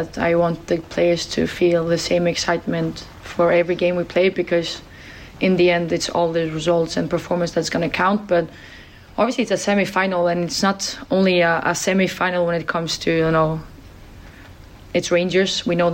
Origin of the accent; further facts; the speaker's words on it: Sweden; English is a second language; You know I'm from Sweden. You need to speak slowly.